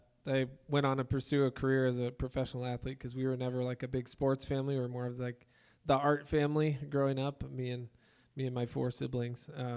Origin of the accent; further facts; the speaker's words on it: Loveland, Colorado, United States; also born or lived in Kansas City; Yeah, I was born in Kansas City. We moved when I was pretty young in 01 to Loveland. And so most of my childhood memories were here in this town.